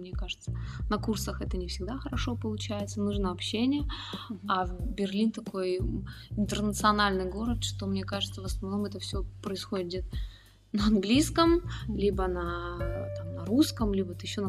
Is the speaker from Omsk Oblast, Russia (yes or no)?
yes; Omsk, Omsk Oblast, Russia; now in Berlin, Germany; А, мы из Омска.